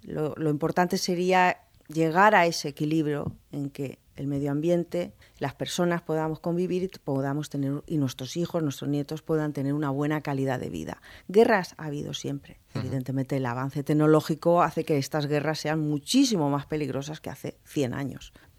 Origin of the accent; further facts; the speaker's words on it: Alicante, Valencian Community, Spain; now in Valencia, Spain; Yo me vine a Valencia a estudiar Bellas Artes, porque yo quería pintar. Me vine desde Alicante, y tal.